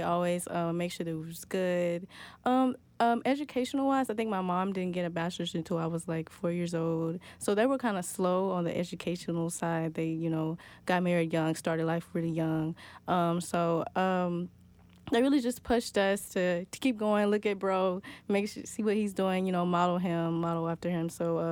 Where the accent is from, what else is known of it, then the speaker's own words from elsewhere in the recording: Jackson, Tennessee, United States; Yes. So I grew up in Jackson, Tennessee. I have an older brother who's 9 years older than me.